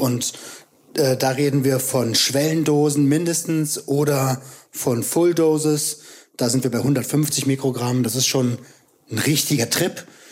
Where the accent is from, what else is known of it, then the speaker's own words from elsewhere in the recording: Berlin, Germany; am Brandenburger Tor eine Rede zu halten in der eigenen Stadt als Berliner.